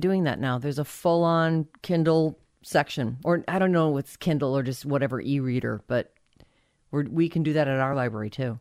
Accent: Massachusetts, United States; I grew up in Massachusetts I turned out to be a pretty liberal person.

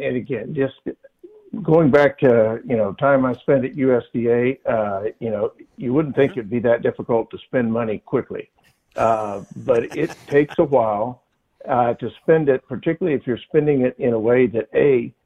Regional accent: Kansas, United States; you know, my home where I grew up in Kansas, you got folks that, you know, the wind energy and solar energy.

